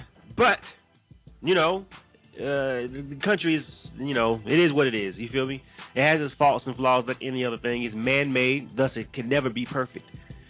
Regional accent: Panama City, Florida, United States; I'm from Panama City, Florida. That'll come into play a little bit later, you know. But I'm from Florida, born and raised.

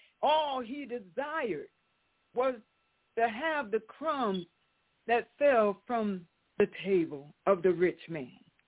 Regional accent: the South, United States; And I remember this from my childhood and growing up in the South.

